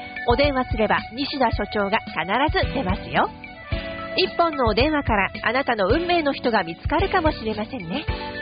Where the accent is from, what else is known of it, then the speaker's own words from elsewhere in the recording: Takaoka, Toyama, Japan; 生まれも育ちも高岡生まれの私とはやっぱちょっと意見が違うところあるでしょうね。